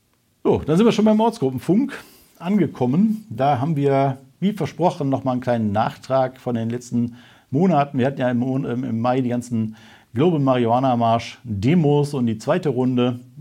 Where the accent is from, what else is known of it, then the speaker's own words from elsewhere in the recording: North Rhine-Westphalia, Germany; also nicht nur Wuppertal, sondern die anderen bergischen Kollegas aus meiner Heimat dürfen auch mitkommen